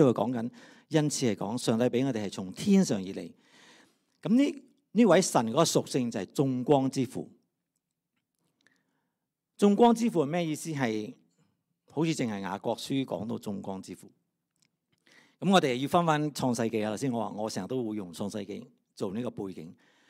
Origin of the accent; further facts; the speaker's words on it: Vietnam; 我们小时候在越南的时候我们买卖呢我们是用黄金的，